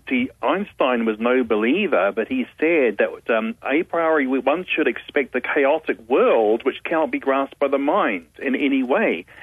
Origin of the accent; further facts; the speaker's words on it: Australia; now in Atlanta, United States; I'm actually from Australia, though, and I was 14 years in the Australian branch of the ministry